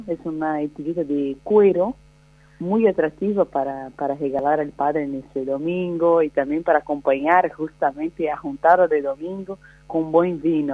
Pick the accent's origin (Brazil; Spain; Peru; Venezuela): Brazil; Santa Catarina; accent: Brazilian; Spanish is a second language; now in Argentina; estoy en Argentina hace 5 años, pero sí soy brasileña.